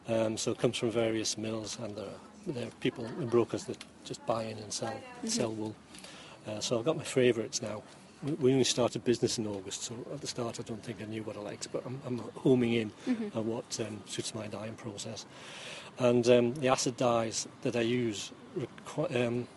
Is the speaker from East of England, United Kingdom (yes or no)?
no; Newcastle, North East England, United Kingdom; from Newcastle.